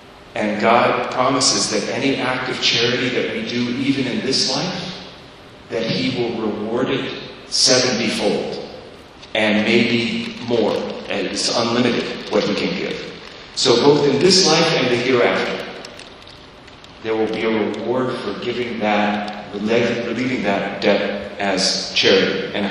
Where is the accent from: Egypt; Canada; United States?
Egypt; I'm from Egypt originally.